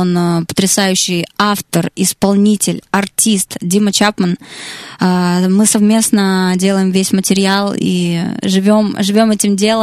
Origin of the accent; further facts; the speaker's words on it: Vyborg, Leningrad Oblast, Russia; now in Moscow, Russia; вообще я из Выборга. Это город под Санкт-Петербургом, Ленинградская область. Вообще я родилась в маленьком поселке советском, потом переехала в Выборг. Потом я решила, что я буду артистом, поехала учиться в Петербург.